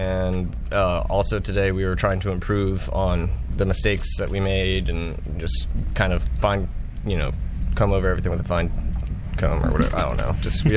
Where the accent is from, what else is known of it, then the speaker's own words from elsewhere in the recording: California, United States; born there; I was born out in Southern California in the epicenter of drag racing, and my family did it, built their own cars in their house in California and Inglewood and Laverne